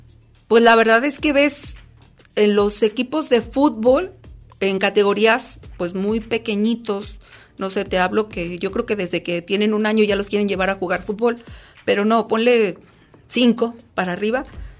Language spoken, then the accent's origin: Spanish; Mexico; Hay ciertas características que nos hacen distinguirnos, que somos árbitros mexicanos